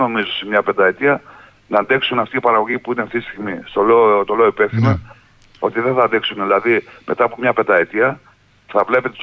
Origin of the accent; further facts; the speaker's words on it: Western Macedonia, Greece; στο χωριό μου, πάνω από το χωριό μέχρι και το Βίτσι, υπήρχαν δηλωμένες αμυγδαλές